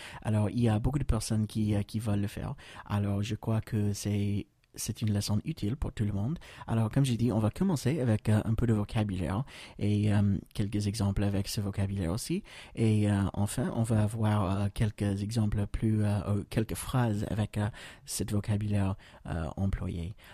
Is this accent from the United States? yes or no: yes; United States; je suis américain, et au travers de ce podcast, je voudrais partager avec vous un peu de la langue anglaise.